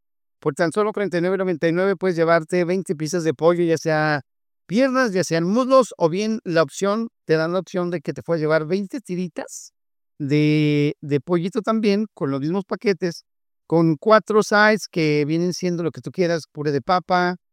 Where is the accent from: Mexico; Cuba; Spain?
Mexico; como mexicanos nacemos con un balón, una pelotita en el brazo, bajo del brazo.